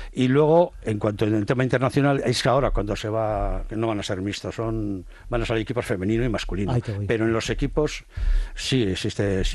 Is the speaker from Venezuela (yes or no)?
no; Usansolo, Basque Country, Spain; Y yo personalmente soy de Usánsolo